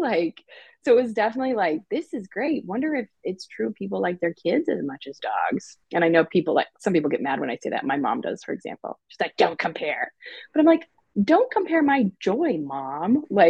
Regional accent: Nebraska, United States; probably because I'm from Nebraska.

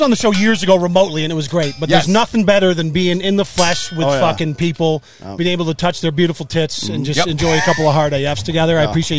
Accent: Boston, Massachusetts, United States; I come from Boston area, so this soiree down to Texas

